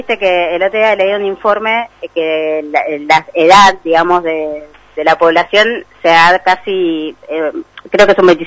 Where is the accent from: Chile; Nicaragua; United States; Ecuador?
Chile; now in Pinamar, Argentina; Yo soy chilena, milité muchos años en la izquierda en Chile, y cuando me vine a vivir a Pinamar, hace ya muchísimos años